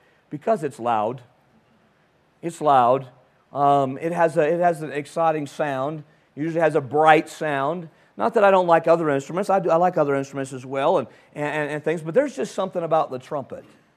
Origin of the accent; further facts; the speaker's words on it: California, United States; I was from California too.